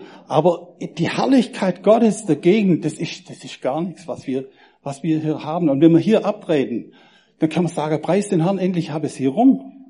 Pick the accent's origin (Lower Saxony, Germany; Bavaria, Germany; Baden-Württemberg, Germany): Baden-Württemberg, Germany; Als Schwabe, rational, wirtschaftlich denkend.